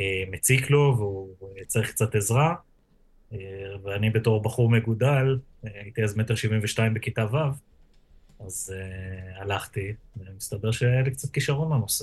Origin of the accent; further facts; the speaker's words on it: Eilat, Southern District, Israel; born there; אני בן 31, נולדתי באילת, להורים גרושים, לפרט ואלברט.